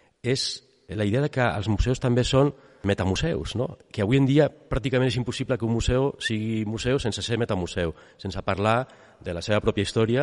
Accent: Barcelona, Catalonia, Spain; jo vaig néixer a Barcelona i me'n recordo de petit passejar amb el meu avi per Passeig de Gràcia

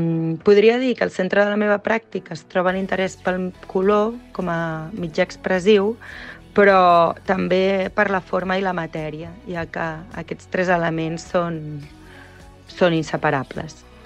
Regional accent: Barcelona, Catalonia, Spain; sóc artista plàstica de Barcelona

